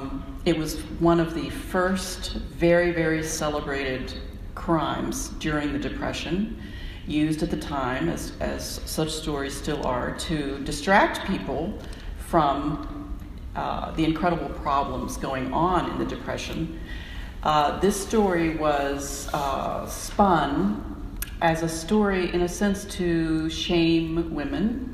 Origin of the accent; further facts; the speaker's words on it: Buchanan, West Virginia, United States; This is very much a West Virginia story because Quiet Dell still exists near my hometown, Buchanan.